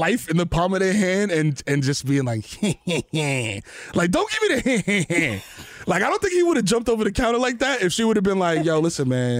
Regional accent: New York City, New York, United States; Because I grew up in the Bronx. I've been all over the place and I done got beat up on several blocks.

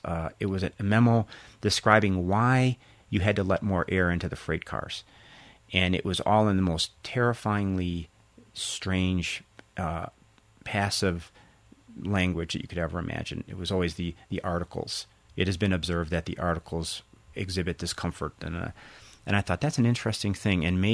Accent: Chicago, Illinois, United States; Well, the thing that I noticed growing up in Chicago, people in our neighborhood weren't, I would say they weren't traditionally eloquent, but they were very passionate.

